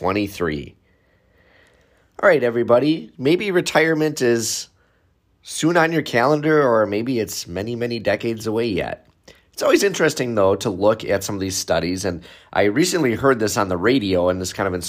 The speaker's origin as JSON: {"language": "English", "region": "Wisconsin", "country": "United States", "tie": "born or raised there", "said": "And then fifth on the list, this was kind of surprising to me, Wisconsin. My home state."}